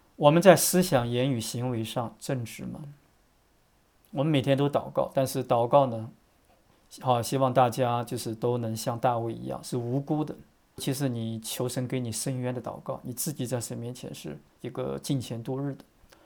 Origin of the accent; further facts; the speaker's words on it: China; 这个很像我们中国人哈，我们都是养儿防老，我们都是望子成龙